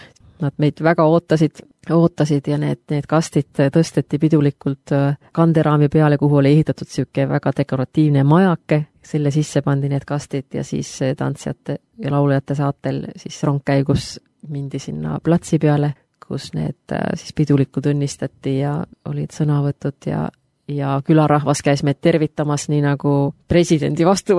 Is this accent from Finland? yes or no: yes; Finland; Mul meenus ka see, minu kodukandis Soomes on üks vald või üks kogudus, maakogudus